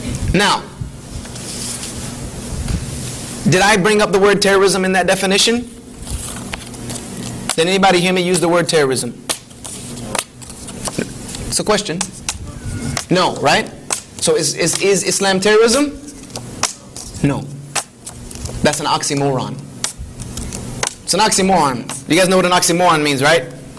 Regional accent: the South, United States; I'm from the South. Our grammar is completely different.

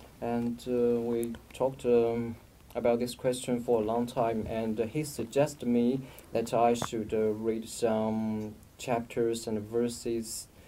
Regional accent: China; after graduation from second university, I want to go back to China, mm-hmm. my hometown.

